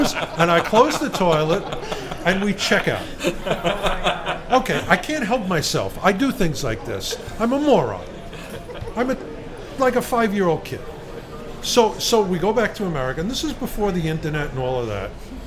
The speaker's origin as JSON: {"language": "English", "country": "United States", "said": "I'm an American. We, like, shot these people."}